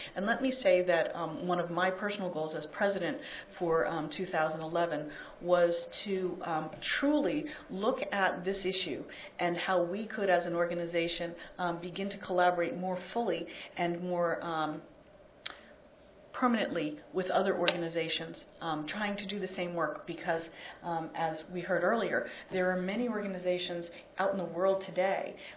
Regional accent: New Jersey, United States; it happened to be a member from my home state of New Jersey

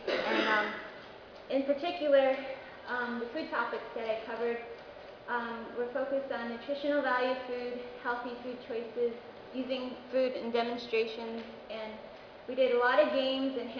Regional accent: United States; I am Dineh from the Navajo tribe.

